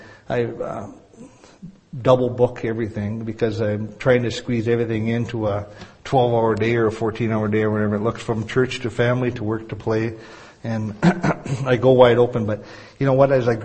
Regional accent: Door Lake, United States; You all know I grew up in Door Lake. My dad was a pastor.

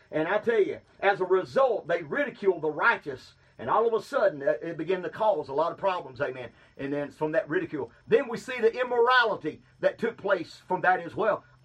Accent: Georgia, United States; He knew I was a Baptist, amen, and He knew I was from Georgia.

